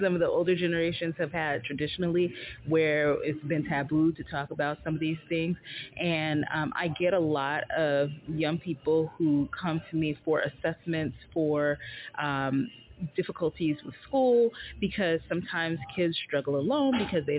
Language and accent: English; Bronx, New York, United States; now in Weehawken, United States